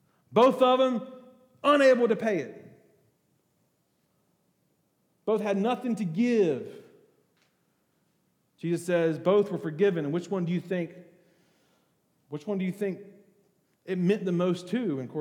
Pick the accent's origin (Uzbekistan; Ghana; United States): United States; well, I grew up in America and we're all Christian, aren't we?